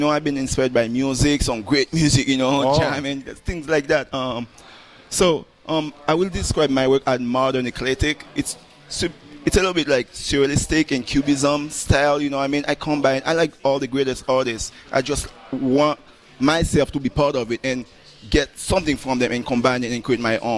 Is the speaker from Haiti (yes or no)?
yes; Haiti; English is a second language; now in United States; I'm original from Haiti, and just, you know, little kids playing with paint, things like that, you know.